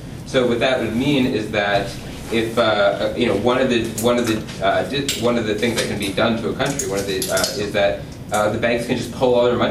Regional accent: Canada; I'm from Canada and have some familiarity with a number of these ISDS suits that you cited, because Canada is the most sued nation under this mechanism

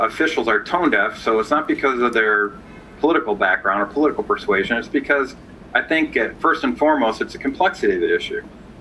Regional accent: Michigan, United States; I come from Michigan, and I'm about 30 minutes outside of the Motor City, Detroit.

